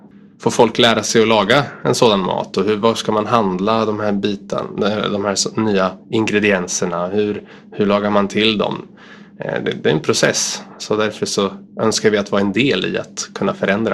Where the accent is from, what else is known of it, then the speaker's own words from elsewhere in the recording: Sweden; Livsmedelsverket i Sverige, där jag kommer ifrån